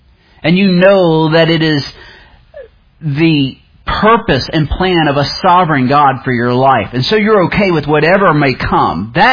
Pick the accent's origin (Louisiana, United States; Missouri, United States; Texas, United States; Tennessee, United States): Louisiana, United States; I made gumbo because I'm a Cajun and that's what we do.